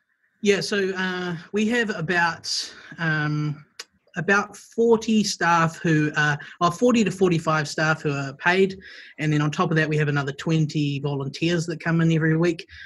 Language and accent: English; Wellington, New Zealand; I am from Wellington, the capital of New Zealand, or New Zealand, as people like to tell us. That's how we sound.